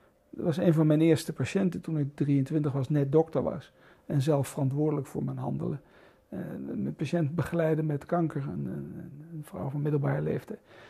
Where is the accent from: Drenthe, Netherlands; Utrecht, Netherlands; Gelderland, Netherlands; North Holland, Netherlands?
Gelderland, Netherlands; Arnhem; ik heb als kind woonde ik in Arnhem aan de rand van de Noordrand tegen de bossen van de Veluwe aan. En daar heb ik eigenlijk mijn hele jeugd, tot mijn 18e, was ik in het bos.